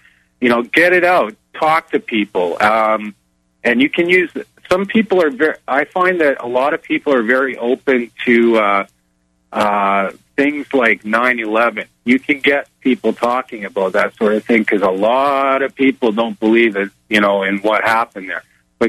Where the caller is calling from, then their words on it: Canada; and I'm calling from Canada.